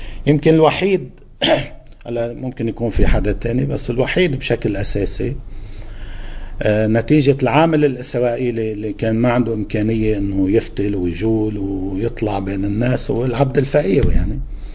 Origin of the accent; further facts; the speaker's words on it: Lebanon; نحن اللبنانيين